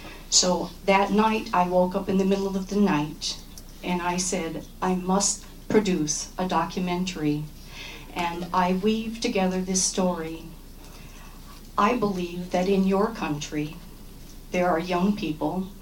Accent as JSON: {"language": "English", "country": "United States", "said": "I am an American Iranian."}